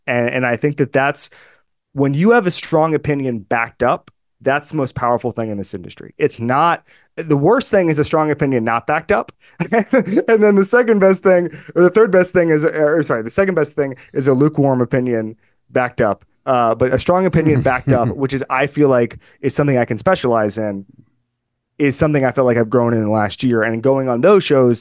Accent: Orlando, Florida, United States; I grew up in Orlando, so you'd see Lee Corso all the time.

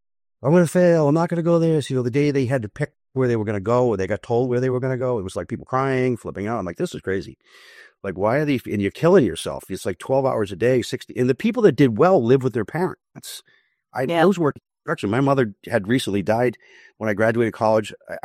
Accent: Massachusetts, United States; So basically there was a 50 or 60 people that I knew from my hometown in Massachusetts at UMass.

